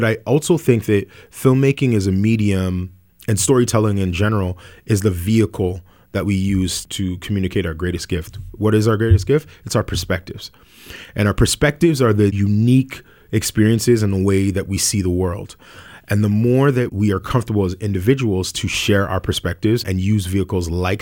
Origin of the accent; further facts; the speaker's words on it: Jamaica; a part of that is like my background being Jamaican. You know, every Jamaican that you know tells a story